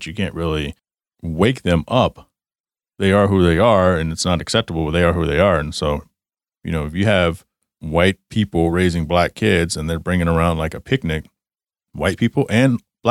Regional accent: Garland, Texas, United States; You know, I was raised with white parents. I grew up in Garland, Texas.

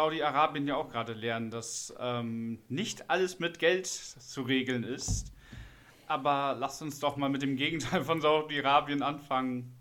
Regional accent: Northern Germany, Germany; Wir sind Norddeutsche, die benehmen sich alle so.

